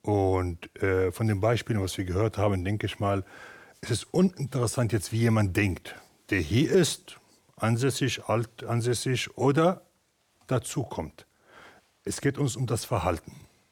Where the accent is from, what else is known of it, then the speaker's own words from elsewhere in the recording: Damascus, Damascus Governorate, Syria; Wie ich aufgewachsen bin in Damaskus